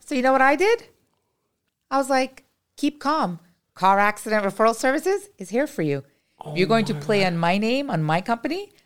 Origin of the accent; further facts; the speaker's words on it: India; No, I'm Indian. So you were either supposed to get married at 15 or you were supposed to go to college.